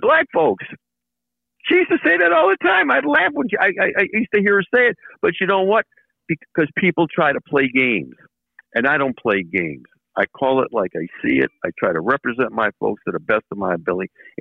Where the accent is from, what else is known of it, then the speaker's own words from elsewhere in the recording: Collinwood, Ohio, United States; because I was born in Glenville, raised in Collinwood. I've never lived in a neighborhood where there weren't black folks.